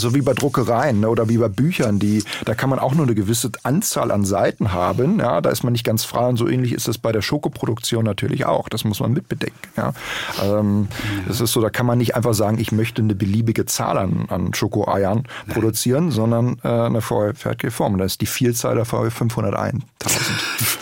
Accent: Berlin, Germany; Ich bin in Schöneberg groß geworden und der Schrebergarten ist immer noch der, in dem ich eben auch aufgewachsen bin.

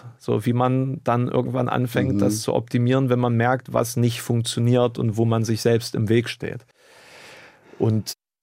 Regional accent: Germany; accent: Thuringian; Es ist Thüringisch. Wir sprechen Thüringisch.

